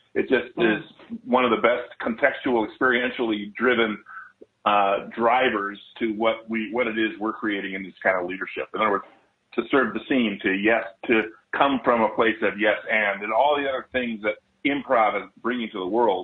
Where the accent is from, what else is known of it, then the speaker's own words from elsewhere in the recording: Wisconsin, United States; No, I grew up in Wisconsin, and in the 60s and 70s.